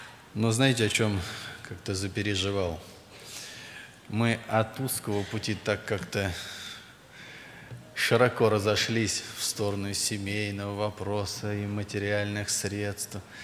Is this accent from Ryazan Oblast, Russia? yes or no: yes; Ryazan, Ryazan Oblast, Russia; Я из Рязани … Церковь доверила пресвитерское служение. Мне 40 лет, у меня 9 детей.